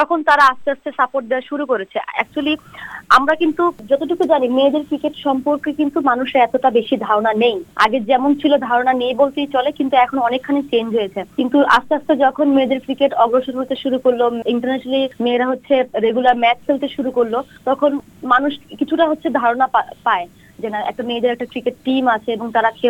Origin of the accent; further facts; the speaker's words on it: Bangladesh; আসলে বাঙালি, আমরা বাঙালি যখনই দেশের বাইরে যাই তখন আমাদের সাথে এমন এমন অনেক কিছু ঘটে